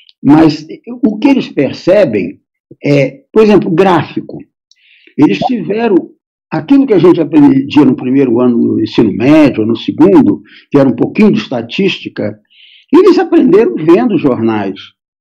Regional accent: Rio de Janeiro, Brazil; Vocês me desculpem, mas como eu sou do Rio, posso ter alguma justificativa ainda.

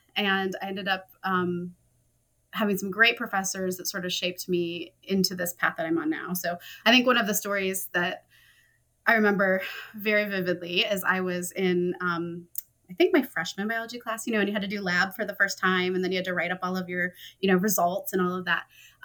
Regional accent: Ann Arbor, Michigan, United States; I grew up in Michigan. So I grew up in Ann Arbor, which is where University of Michigan is.

